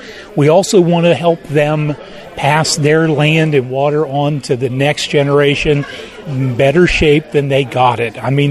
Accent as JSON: {"language": "English", "region": "West Virginia", "country": "United States", "tie": "born or raised there", "said": "I was raised in West Virginia, been with NRCS for 38 years, so it's been a lifelong career."}